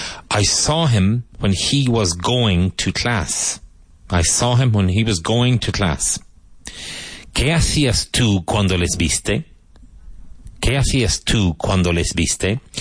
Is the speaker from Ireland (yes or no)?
yes; Cork, Munster, Ireland; Where I grew up in Cork, we would have said, and I think people still say, at least of my generation, I was going to the pictures.